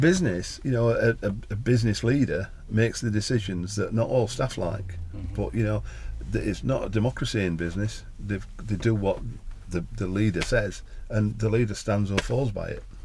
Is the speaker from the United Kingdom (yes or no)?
yes; East Midlands, United Kingdom; I'm from the Peak District. And I'm really, really proud of saying, I know it quite well. I've been brought up within it.